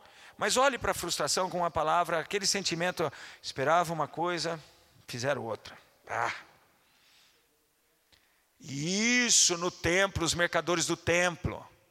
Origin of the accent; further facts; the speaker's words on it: Sorocaba, São Paulo, Brazil; Tem um caso lá na minha cidade, em Sorocaba